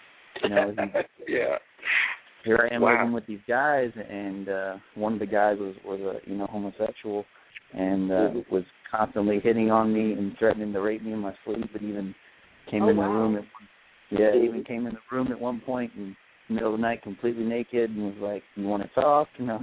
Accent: Virginia, United States; You know, I grew up on the East Coast, originally from Virginia, and I was, involved in just a small town kind of atmosphere

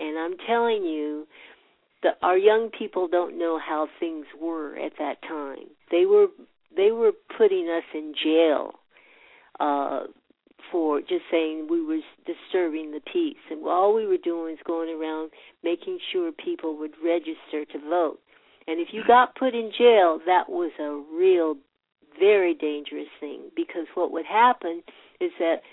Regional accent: San Diego, California, United States; growing up in San Diego, there were, at that time in the 50s, there were prejudices, but not blatant ones that I understood.

